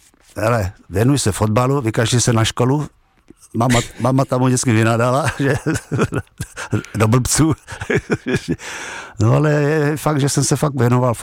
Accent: Šardice, South Moravian Region, Czechia; also born or lived in Olomouc; pocházím z Moravy, kde jsme jezdili na hodně ligový zápasy, tak jsem fanděl, viděl by samozřejmě zbrojovce. Pocházím ze Šardic, 35-40 kilometrů.

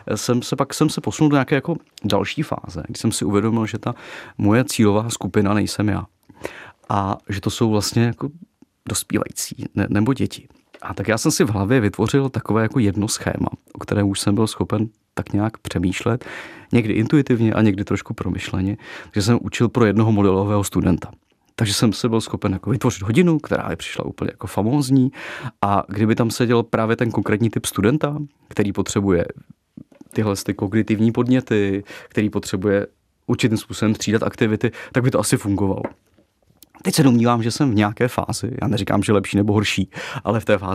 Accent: Nučice, Central Bohemian Region, Czechia; Já pocházím z Nučic, což je zhruba asi 10-12 kilometrů od Mořiny.

